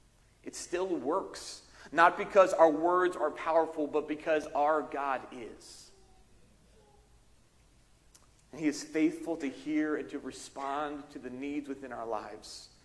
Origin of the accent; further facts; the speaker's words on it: Philadelphia, Pennsylvania, United States; And I grew up outside of Philadelphia, still that suburb, kind of still the culture here